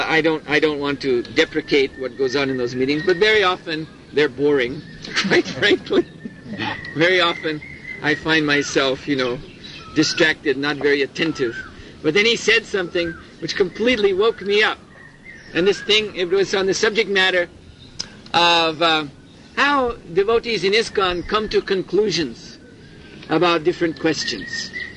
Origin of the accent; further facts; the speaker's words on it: United States; You know, just like I'm from the United States, so I can speak badly of America